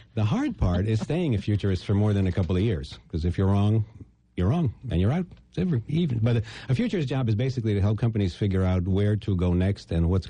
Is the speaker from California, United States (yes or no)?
no; Jersey City, New Jersey, United States; also born or lived in Argentina; Well, I was born in Argentina, but I lived in New Jersey for quite a while.